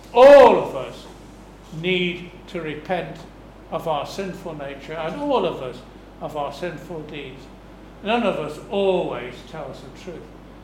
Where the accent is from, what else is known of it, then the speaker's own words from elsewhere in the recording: Manchester, North West England, United Kingdom; I know Wales well, being born and brought up in Manchester.